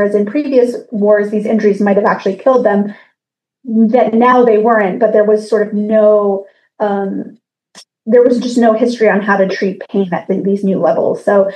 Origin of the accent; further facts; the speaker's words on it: Florida, United States; Yeah, well, the play is set in my hometown in Florida. And I grew up there